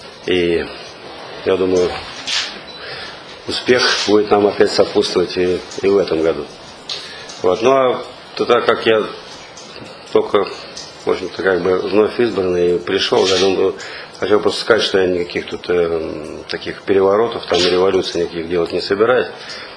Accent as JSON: {"language": "Russian", "region": "Saint Petersburg", "country": "Russia", "said": "хотя сам питерский товарищ"}